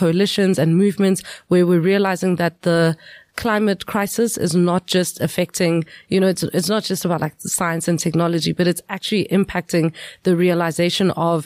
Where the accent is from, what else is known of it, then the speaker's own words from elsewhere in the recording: Witbank, Mpumalanga, South Africa; so I grew up in Witbank, eMalahleni. Shout out to anyone from there is listening. and it's considered one of the most polluted areas in the world.